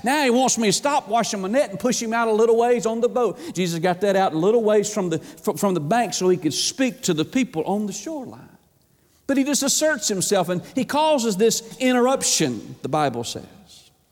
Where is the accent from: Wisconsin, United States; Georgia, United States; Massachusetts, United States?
Georgia, United States; Atlanta; I grew up in Atlanta, going to Georgia Tech.